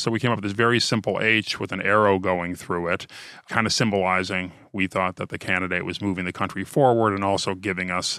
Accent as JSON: {"language": "English", "region": "Ohio", "country": "United States", "said": "I'm from Ohio after all."}